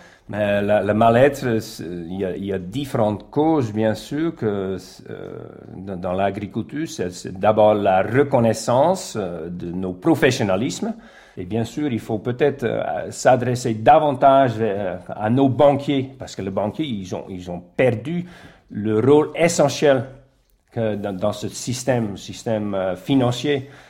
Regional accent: Netherlands; now in France; éleveur laitier à Mauriac, à Skaouet. Depuis 22 ans, je suis d'origine des Pays-Bas.

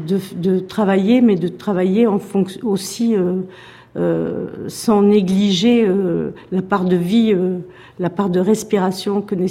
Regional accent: Toulouse, Occitanie, France; born there; Je suis née en 1951 à Toulouse, dans la Haute-Garonne.

